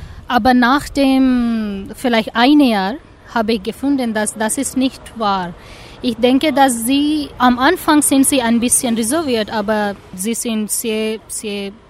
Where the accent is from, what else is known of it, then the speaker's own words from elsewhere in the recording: India; German is a second language; now in Germany; ich komme aus Indien.